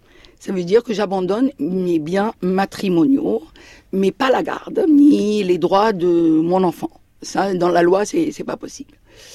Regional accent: Paris, Île-de-France, France; also born or lived in Egypt; j'ai grandi à Paris, je suis franco-égyptienne et je suis de culture musulmane.

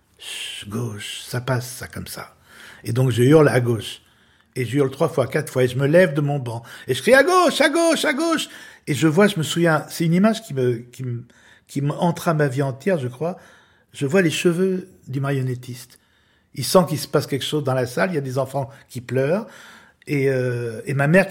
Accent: Lyon, Auvergne-Rhône-Alpes, France; et Lyon, puisque mon père est de Lyon et j'ai été élevé à Lyon.

